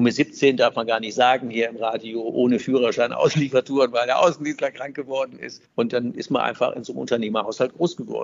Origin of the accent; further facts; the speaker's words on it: Linz am Rhein, Rhineland-Palatinate, Germany; also born or lived in Westerwald; Also mein Geburtsort, da kommt meine Mutter her, da ist es mit dem ausgeprägten, gerollten Westerwälder R nicht so hart. Und in Linz am Rhein, wo ich groß geworden bin